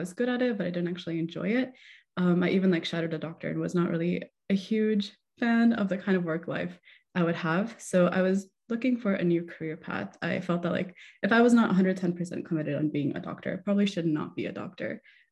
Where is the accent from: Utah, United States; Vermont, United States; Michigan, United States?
Michigan, United States; So I was raised in Michigan, and I was raised by immigrant parents who really valued education